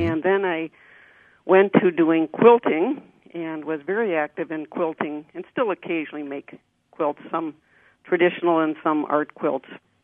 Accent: St. Cloud, Minnesota, United States; I grew up in the St. Cloud area in Minnesota.

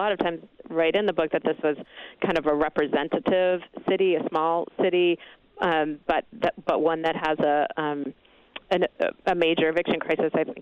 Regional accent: Wisconsin, United States; I picked up only because I'm from Wisconsin myself, and I noted that it was about Milwaukee.

